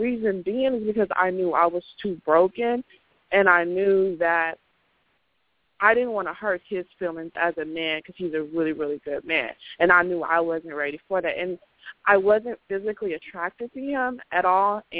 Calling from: Dallas, Texas, United States; I'm calling from Dallas.

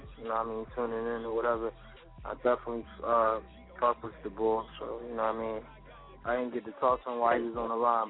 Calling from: Philadelphia, Pennsylvania, United States; I'm calling from Philly.

